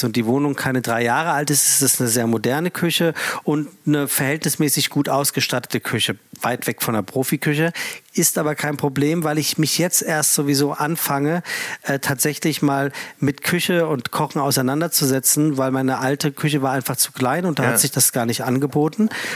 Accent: Frankfurt, Hesse, Germany; Ich bin gebürtiger Frankfurter und zwar wirklich Frankfurt, also nicht Gießen, Fulda, Kassel oder so ein Quatsch. Frankfurt und zwar Hiptebach, auch nicht in Sachsenhausen, was Triptebach wäre, sondern ich bin waschechte Frankfurter.

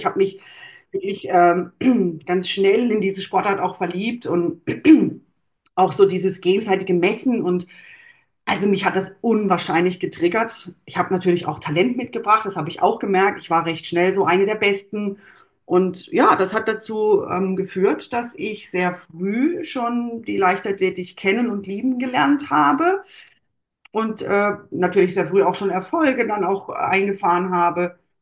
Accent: Baden-Württemberg, Germany; ist aber im Grunde ja eine Ausfahrt vor Rust. Und da komme ich her, da bin ich aufgewachsen.

